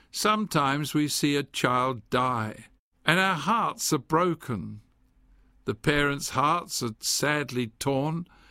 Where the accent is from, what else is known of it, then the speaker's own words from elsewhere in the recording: England, United Kingdom; now in United States; I am freeborn. I'm an Englishman. There's no doubt of that. Many people tell me my accent is still there.